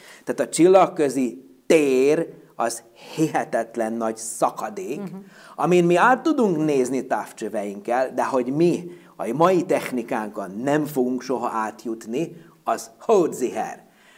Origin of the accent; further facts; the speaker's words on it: Horgos, Vojvodina, Serbia; moved away as an adult; also born or lived in Subotica; now in Szeged, Hungary; Hát a Vajdaságból. Vajdaságból. Egész konkrétan Horgosról, ami a Röszke-Horgos országhatárnak a déli oldalán. Ugye Szabadkán születtem, színésznőt szerettem, ugye Szabadkán jártam gimnáziumba 1991-ig, és aztán jöttem Szegedre a háború